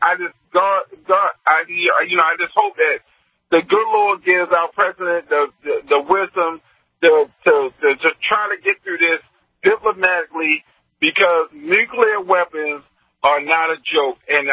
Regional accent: Texas, United States; especially the people back in Texas, my home state?

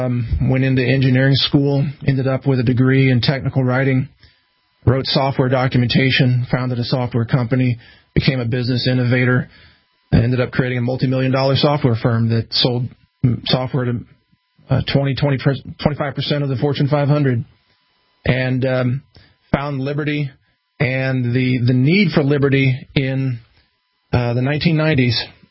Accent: Midwest, United States; I come from the Midwest, and I had to find liberty on my own.

